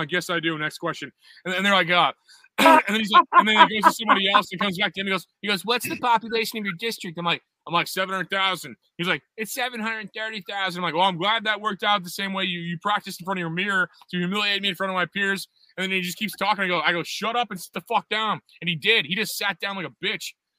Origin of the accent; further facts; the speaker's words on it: O'Fallon, Missouri, United States; Everybody went to my hometown instead, and everybody's out in O'Fallon and where I'm from and stuff instead.